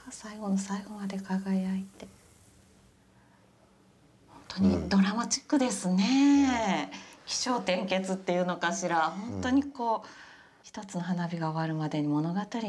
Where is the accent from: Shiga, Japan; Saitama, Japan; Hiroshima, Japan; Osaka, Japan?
Osaka, Japan; born there; あ、はい、私は大阪生まれなんですけれど、